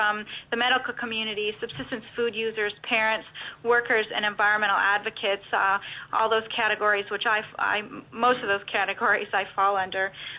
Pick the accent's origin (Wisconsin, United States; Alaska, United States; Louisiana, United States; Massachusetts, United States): Alaska, United States; Chickaloon Village; I'm an Athabascan from Chickaloon Village and Sukhbiat from the village of Port Graham. I'm also from Chickaloon on my father's side.